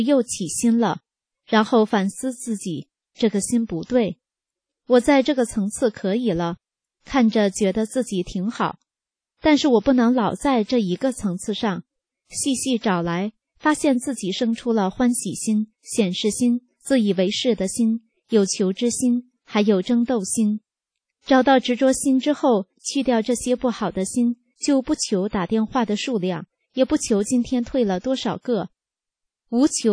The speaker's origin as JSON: {"language": "Chinese", "region": "Northeast China", "country": "China", "said": "但我也是东北人啊"}